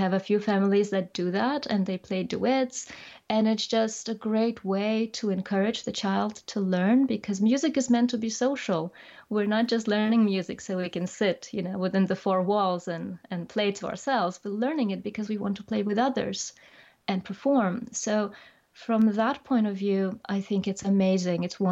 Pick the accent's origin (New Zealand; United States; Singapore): New Zealand; now in Denmark; I live right now in Denmark. I am also from New Zealand, so I travel a lot.